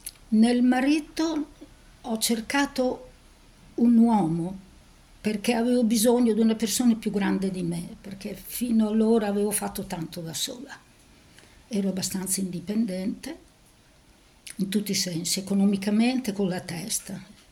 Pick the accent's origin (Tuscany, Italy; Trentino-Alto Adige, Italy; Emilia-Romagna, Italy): Emilia-Romagna, Italy; Ravenna; born there; Sono nata a Ravenna il 18 aprile 1940.